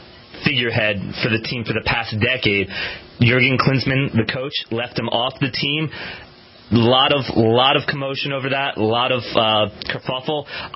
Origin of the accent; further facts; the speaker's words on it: Philadelphia, Pennsylvania, United States; I am proudly Philadelphian till the day I die.